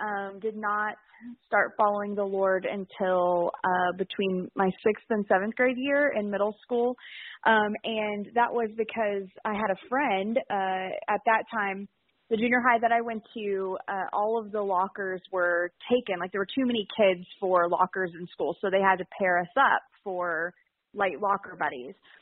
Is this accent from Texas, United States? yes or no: yes; Katy, Texas, United States; also born or lived in Arkansas; So I actually grew up in Katy. I have lived in Katy my entire life, except I went to college in Arkansas, which was kind of random.